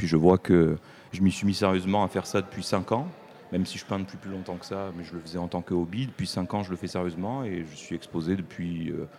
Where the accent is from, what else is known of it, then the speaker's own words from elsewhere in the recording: Marseille, Provence-Alpes-Côte d'Azur, France; Je suis de Marseille et je vis toujours à Marseille, je travaille à Marseille.